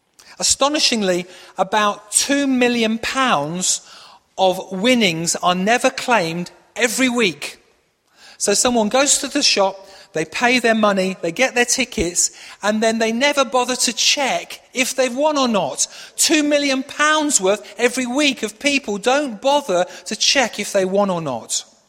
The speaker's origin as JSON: {"language": "English", "region": "Yorkshire and the Humber", "country": "United Kingdom", "tie": "born there", "said": "I was born near Doncaster, so it's okay."}